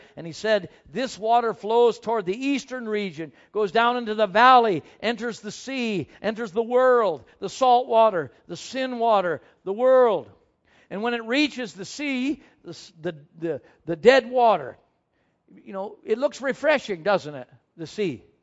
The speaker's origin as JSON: {"language": "English", "region": "Wisconsin", "country": "United States", "tie": "born or raised there", "said": "Now, I grew up on a farm, and I grew up in the Midwest in Wisconsin where we had snow in the winter, and we used to keep our cows inside."}